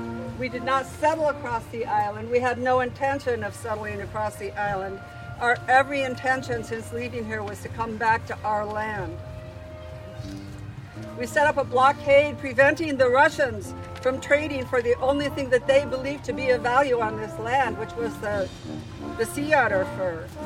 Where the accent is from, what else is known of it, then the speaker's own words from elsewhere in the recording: Alaska, United States; Welcome to Tlingit Ani, Tlingit Country. … I am Kiksadi from the Point House.